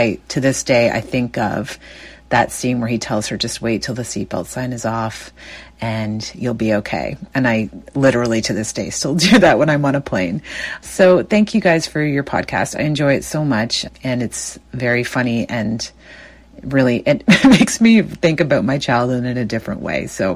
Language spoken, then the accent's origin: English; Stoney Creek, Ontario, Canada; now in Hamilton, Canada; I'm from Hamilton, and originally I'm from Stony Creek, Ontario.